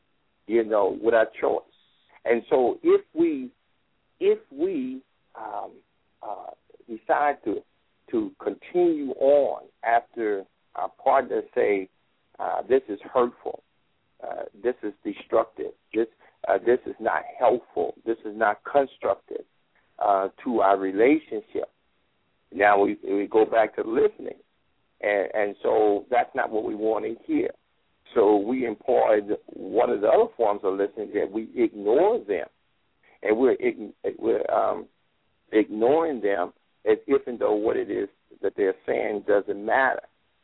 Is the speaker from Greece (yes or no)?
no; Mississippi, United States; We used to have a saying down in Mississippi, from my home state, that is